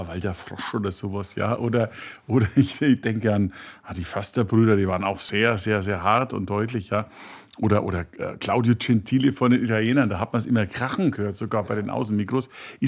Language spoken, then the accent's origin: German; Nuremberg, Bavaria, Germany; ich komme aus dem Nürnberger Westen, Zirndorfer Freibad, ich kenne das alles.